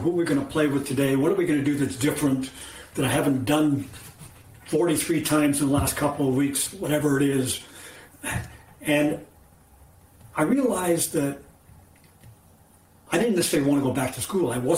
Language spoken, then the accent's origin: English; Timmins, Ontario, Canada; I grew up in Timmins, which northern part of Ontario.